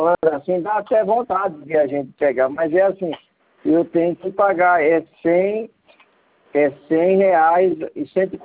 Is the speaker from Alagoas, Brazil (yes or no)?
yes; Maragogi, Alagoas, Brazil; Eu sou natural de Maragogi, eu sou de Alagoas.